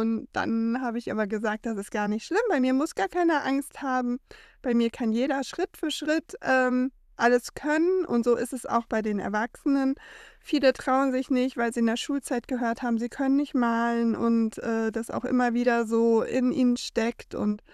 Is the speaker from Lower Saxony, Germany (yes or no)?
no; Sprockhövel, North Rhine-Westphalia, Germany; Ich komme aus Sprockhövel.